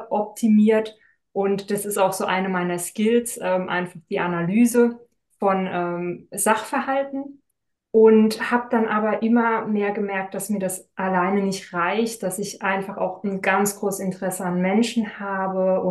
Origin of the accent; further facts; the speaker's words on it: Rhineland-Palatinate, Germany; ich bin 36 Jahre alt, ich komme gebürtig aus dem Rheinland-Pfalz, bin da sehr ländlich und schön aufgewachsen und mich hat es dann irgendwann in die Stadt gezogen.